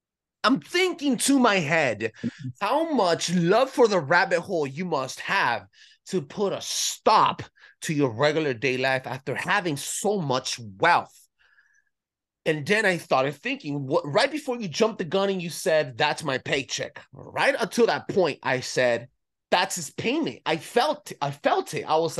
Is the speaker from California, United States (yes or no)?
yes; California, United States; I'm from California, bro.